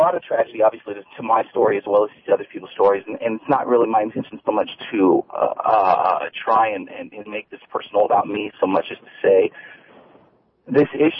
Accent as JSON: {"language": "English", "town": "Wichita", "region": "Kansas", "country": "United States", "lives_now": "Springfield, United States", "said": "I'm originally from Wichita myself. I live in Springfield now."}